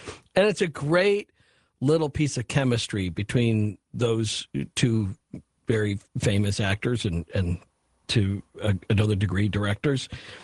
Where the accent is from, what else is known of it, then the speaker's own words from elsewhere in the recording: United States; as an American, I don't get to Canada enough. As somebody from the United States